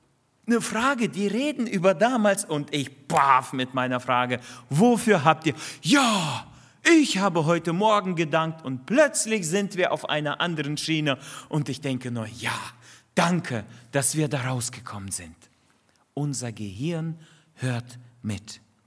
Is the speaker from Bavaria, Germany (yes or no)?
no; North Rhine-Westphalia, Germany; in meiner Heimatgemeinde. Bei Bielefeld, dort bin ich groß geworden